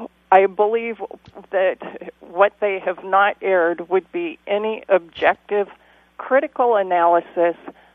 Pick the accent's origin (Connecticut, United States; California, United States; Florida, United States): California, United States; It's a different place. I'm from California.